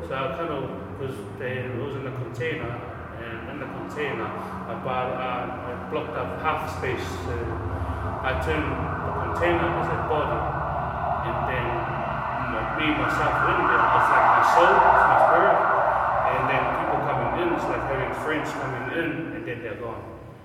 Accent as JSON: {"language": "English", "town": "South Auckland", "region": "Auckland", "country": "New Zealand", "tie": "born or raised there", "said": "growing up in South Auckland"}